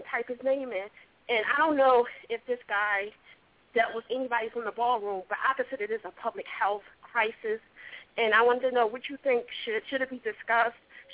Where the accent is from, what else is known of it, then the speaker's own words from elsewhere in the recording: Philadelphia, Pennsylvania, United States; but I have concerns because I'm from Philly